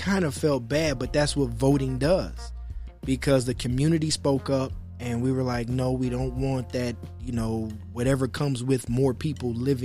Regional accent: Detroit, Michigan, United States; I'm from Six Mile between Myers and Wyoming

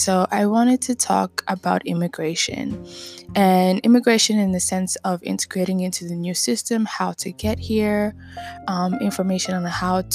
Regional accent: Nigeria; accent: Nigerian; English is a second language; moved away; I was so scared, you know, me and my Nigerian accent, you know, the only accent that we know is a British accent

